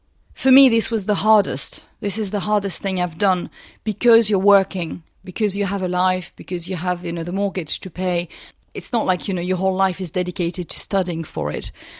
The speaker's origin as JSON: {"language": "English", "country": "France", "said": "You know, I'm from France. I joined the wine trade 5 years ago."}